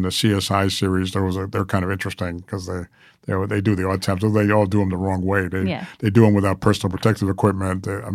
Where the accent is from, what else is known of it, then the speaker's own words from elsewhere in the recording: New York City, New York, United States; because I grew up with the New York Times and New York, because I'm a New Yorker originally